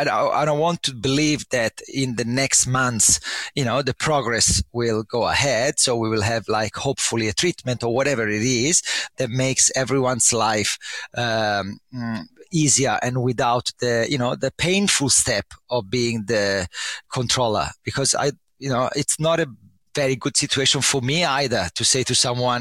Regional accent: Livorno, Tuscany, Italy; So I come from Tuscany, from the only Tuscan city which is famous for nothing, which is Livorno.

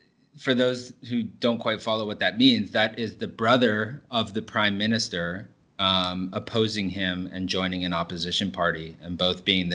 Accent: United States; now in Singapore; It's always for me, as an American and a foreigner living in Singapore, been so fascinating how fast the elections are

